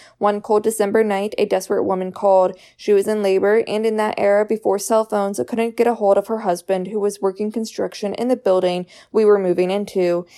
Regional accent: Galesburg, Illinois, United States; I remember when I was a teenager, my dad was driving it through a rough neighborhood in my hometown of Galesburg, Illinois.

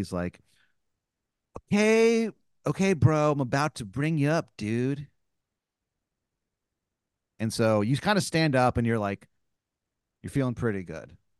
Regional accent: Dupo, Illinois, United States; you just start talking about growing up in Dupo and like stuff like

